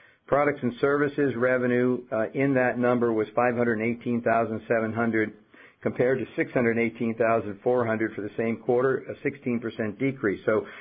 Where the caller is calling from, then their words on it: Boston, Massachusetts, United States; I'm calling in from Boston, so we're bookends here.